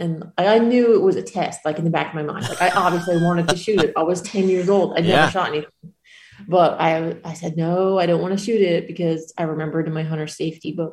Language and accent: English; New Jersey, United States; in New Jersey, where you have to be 10 years old to legally get a hunting license.